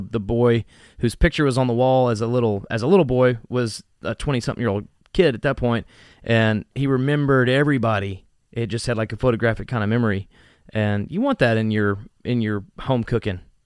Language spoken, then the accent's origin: English; Memphis, Tennessee, United States; Growing up in Memphis, barbecue is everything.